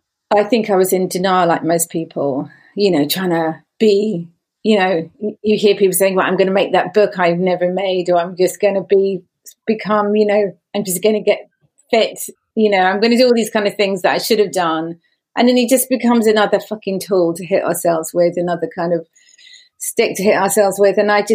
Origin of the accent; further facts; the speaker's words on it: Brighton, South East England, United Kingdom; I was in Brighton, my hometown. It's not where I live now, but where I grew up.